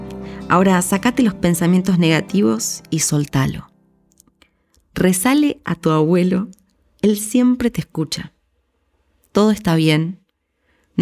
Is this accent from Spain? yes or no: no; Río Cuarto, Córdoba, Argentina; Salía por las callecitas de Río Cuarto, Córdoba, mi ciudad natal, a vender mis dibujos